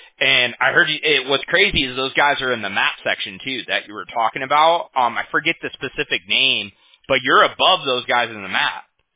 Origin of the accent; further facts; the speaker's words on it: Huntington Beach, California, United States; I'm from Huntington Beach, California, right?